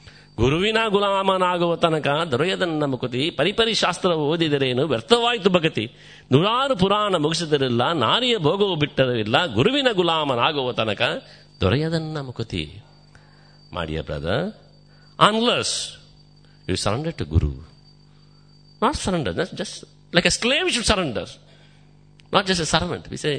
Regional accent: Tirupati, Andhra Pradesh, India; I am from Tirupati.

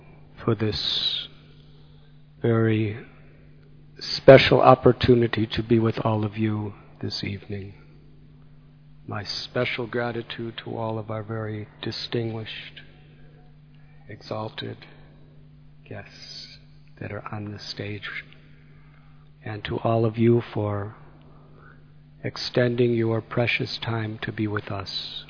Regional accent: Chicago, Illinois, United States; born there; I was born in 1950 in Chicago. And when I became a teenager, it was the 1960s.

